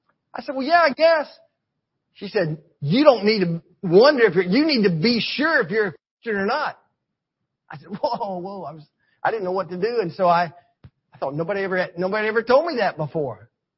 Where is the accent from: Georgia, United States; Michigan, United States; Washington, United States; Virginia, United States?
Georgia, United States; Calhoun; also born or lived in Miami; I was born in Miami, Florida. I was raised in Northwest Georgia in a small town in Calhoun.